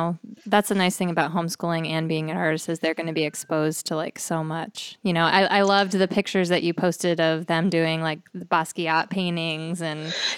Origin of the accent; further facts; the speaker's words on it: New York, United States; Well, I grew up in Western New York, near Buffalo.